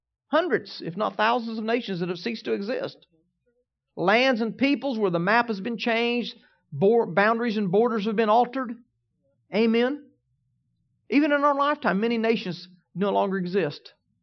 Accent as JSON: {"language": "English", "country": "United States", "said": "I'm an American. Why? I ceased to be considered part of my past lineage from that land."}